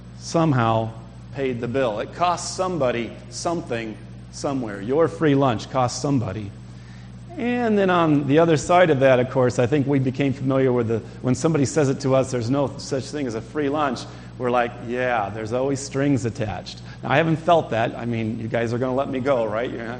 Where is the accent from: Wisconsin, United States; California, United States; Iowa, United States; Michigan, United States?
Iowa, United States; Pella; In fact, I think Alexander the Great was from Pella, my hometown in Iowa.